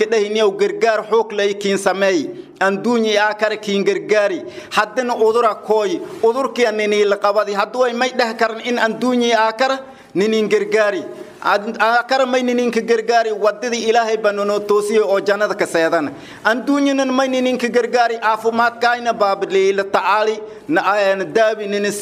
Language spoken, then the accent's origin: Somali; Abdalla Kakana, Middle Juba, Somalia; born there; tuulada aan ku dhashay Abdalla Kakana waaye oo u jirto Jilib 7 km dhankii waqooyi ku xigto